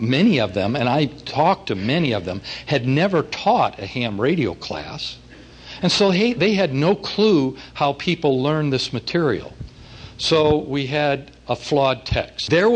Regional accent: California, United States; Okay, great. I'm from California too.

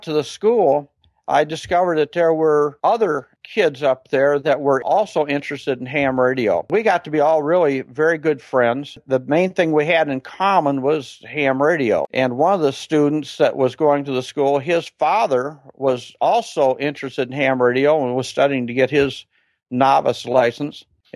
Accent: Sturgis, Michigan, United States; I grew up with the same group of kids, and all my friends were in my hometown, Sturgis, Michigan.

